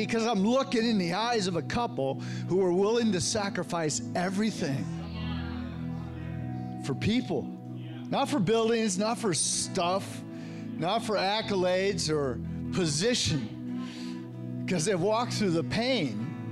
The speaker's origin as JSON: {"language": "English", "town": "Santa Cruz", "region": "California", "country": "United States", "tie": "born or raised there", "said": "I grew up in Santa Cruz, and so we used to go hiking in a tree called a lodgepole pine."}